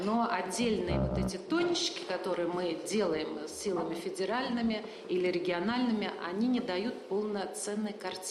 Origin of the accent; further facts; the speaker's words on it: Torzhok, Tver Oblast, Russia; прежде всего для меня, как для коренного жителя этого города